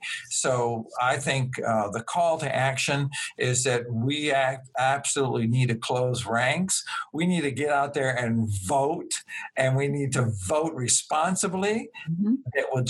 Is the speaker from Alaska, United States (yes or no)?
no; Los Angeles, California, United States; I grew up in Los Angeles and in LA, and my goal in life was to be an auto mechanic.